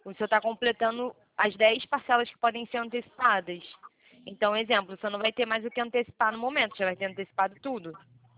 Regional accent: Rio de Janeiro, Brazil; Isso, eu sou do Rio.

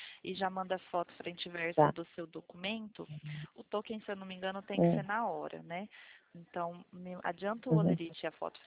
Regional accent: São Paulo, Brazil; eu sou de São Paulo.

